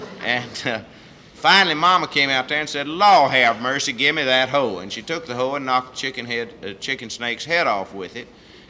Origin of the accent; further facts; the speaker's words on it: Austin, Texas, United States; which was 3.5 more than I was raised with out in South Austin